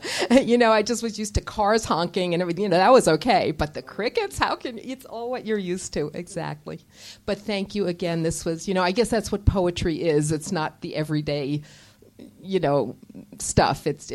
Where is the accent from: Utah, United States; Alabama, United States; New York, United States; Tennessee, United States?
New York, United States; New York City; moved away; I grew up in New York City, and if I go back now and I think, you know, to sleep there, it's like, it's so noisy